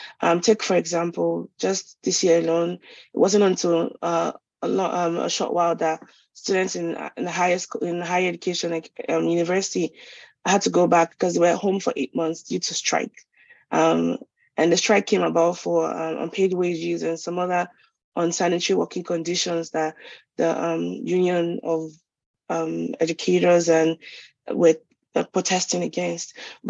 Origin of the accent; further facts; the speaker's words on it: Lagos, Nigeria; I can't speak for the whole of Nigeria. I was brought up in Lagos.